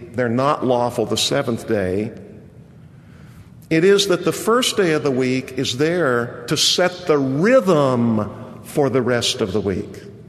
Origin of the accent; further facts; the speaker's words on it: Kansas, United States; I grew up in Kansas. We very often had a bird dog.